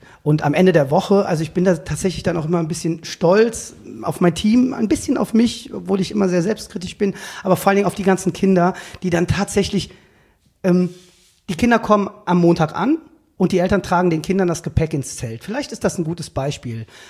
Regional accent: Cologne, North Rhine-Westphalia, Germany; ich bin aus Köln-Buchforst, also ich bin im Buchforst groß geworden und wir hatten eine kleine Wohnung, 75 Quadratmeter.

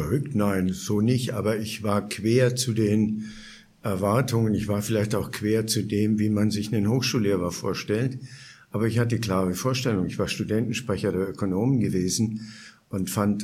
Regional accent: Bavaria, Germany; also born or lived in Asia / Berlin; ich komme aus Bayern, was ich auch sehr angenehm finde. Ich war sehr viel in Asien. Ich war die Hälfte meiner Zeit eigentlich in Asien. Ich war viel in Berlin.

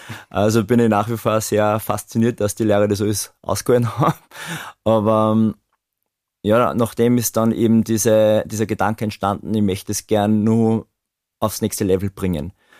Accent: Linz, Upper Austria, Austria; Und so bin ich dann in Österreich, bin ein gebürtiger Linzer, in Österreich aufgewachsen mit Wiener Schnitzel und Co.

